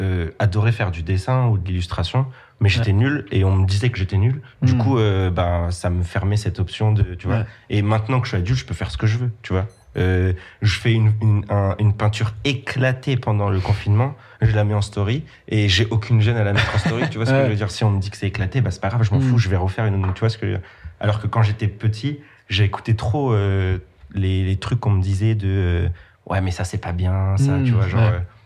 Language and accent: French; Nancy, Grand Est, France; Je viens de Nancy. J'avais aucune chance d'être là où je suis.